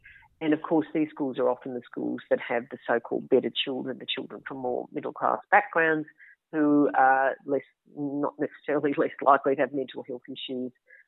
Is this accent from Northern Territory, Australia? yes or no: no; Melbourne, Victoria, Australia; In my hometown of Melbourne, we were locked down for months at a time.